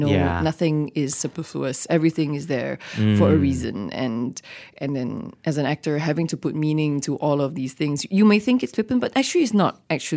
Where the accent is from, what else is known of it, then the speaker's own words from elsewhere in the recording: Malaysia; as a Malaysian Chinese, I'm quite tall.